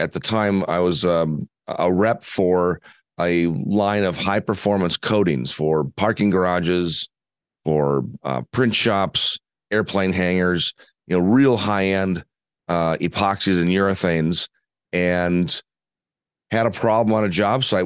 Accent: Wisconsin, United States; Well, I grew up in Wisconsin. I've been here my whole life, 52 years here in Wisconsin now.

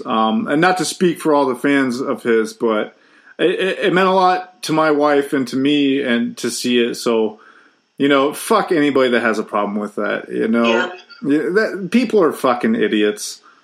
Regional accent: United States; Whoa! What's a kilometer? I'm an American.

